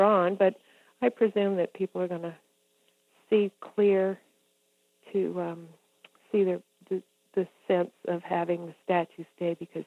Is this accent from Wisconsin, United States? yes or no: no; Charlottesville, Virginia, United States; But since I grew up in Charlottesville and I know a lot of the same people that grew up in Charlottesville